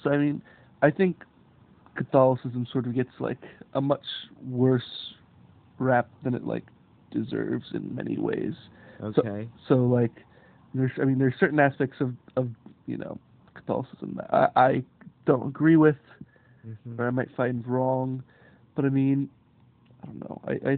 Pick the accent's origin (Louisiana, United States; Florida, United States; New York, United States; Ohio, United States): Florida, United States; Tampa; I grew up in Tampa, Florida, to Jewish parents.